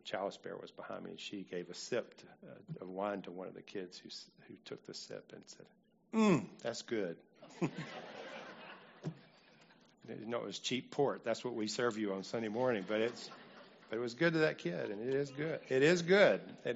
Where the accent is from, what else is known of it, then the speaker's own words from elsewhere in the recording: Birmingham, Alabama, United States; I did Sean's funeral a few weeks ago in Birmingham at the church where we were, where we grew up.